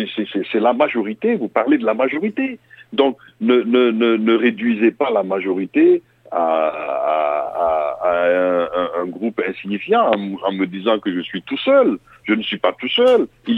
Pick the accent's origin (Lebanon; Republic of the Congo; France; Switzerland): Republic of the Congo; ce qui fait que je suis congolais